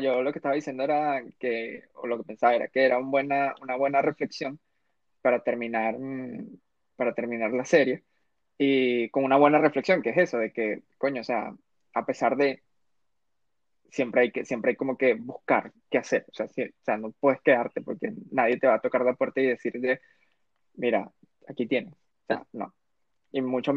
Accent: Santa Bárbara del Zulia, Zulia, Venezuela; yo soy de Santa Bárbara del Zulia, que es un pueblito a las afueras, o sea, no un pueblito, pero es como un pueblito afuera de Maracaibo, quedan como a 2, 3 horas de Maracaibo

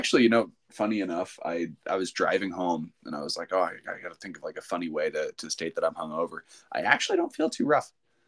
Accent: Texas, United States; He did barbecue sometimes, you know, growing up in Texas.

